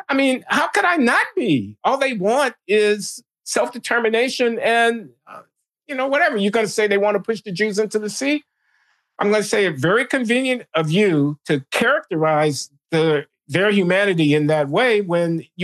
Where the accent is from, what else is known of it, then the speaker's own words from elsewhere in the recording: United States; I'm an American, and it's not necessary for me to help you do it.